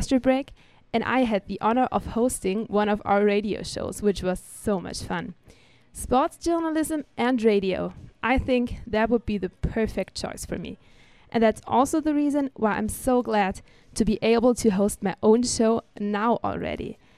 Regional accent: Germany; English is a second language; now in United States; I'm actually from Germany and I'm here at Dominican just for this fall semester.

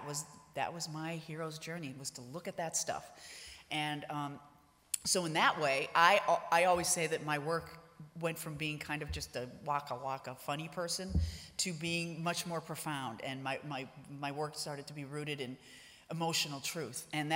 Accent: Ireland; I am Irish down to my toes.

